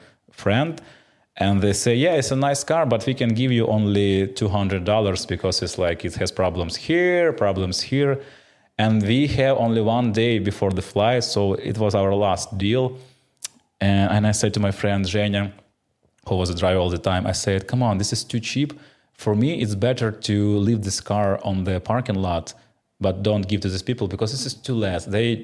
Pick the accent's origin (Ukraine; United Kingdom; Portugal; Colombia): Ukraine; English is a second language; now in United States; I'm sorry, I'm from Ukraine. I don't understand what you want.